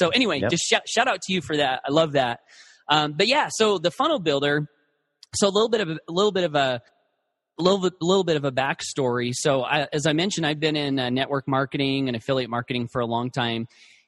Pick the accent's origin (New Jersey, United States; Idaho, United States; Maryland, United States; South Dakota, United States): Idaho, United States; Blackfoot; traveling from my hometown of Blackfoot to Idaho Falls, where I was working in this call center